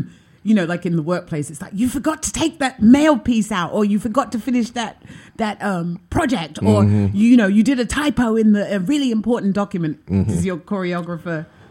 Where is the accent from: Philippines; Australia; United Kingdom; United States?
United Kingdom; England; I'm from England.